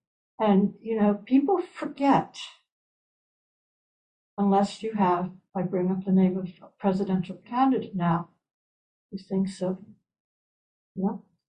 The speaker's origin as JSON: {"language": "English", "town": "Baltimore", "region": "Maryland", "country": "United States", "tie": "born or raised there", "said": "I grew up in Baltimore. So my best friends own the two biggest department stores in the city."}